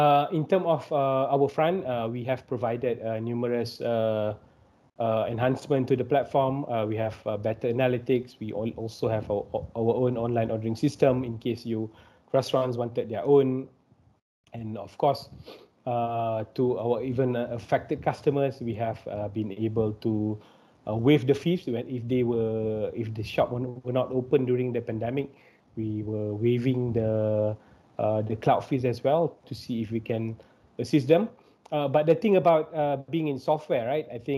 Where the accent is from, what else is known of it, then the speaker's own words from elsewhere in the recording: Bangi, Selangor, Malaysia; Because I'm from Bangi, so I'm very happy to be able to do that.